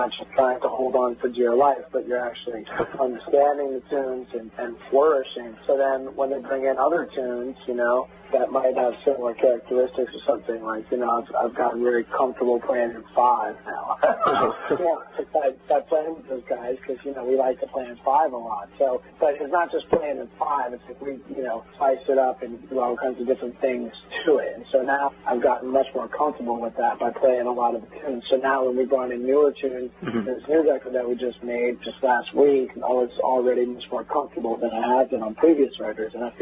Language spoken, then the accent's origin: English; New Orleans, Louisiana, United States; oh, I'm a drummer from New Orleans